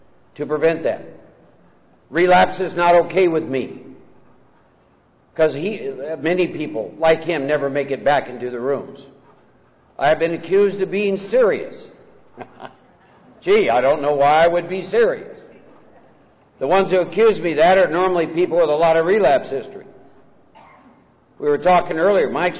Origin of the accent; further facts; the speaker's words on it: Iowa, United States; I was born and raised in Iowa, second oldest of four boys. Raised in a Norwegian farming community of 3,000, 4,000, 5,000 people. Hard-working people.